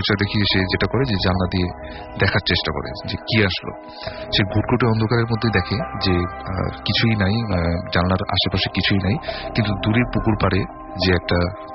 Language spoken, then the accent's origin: Bangla; Dhaka, Dhaka Division, Bangladesh; পুরান ঢাকা থেকে এসেছি।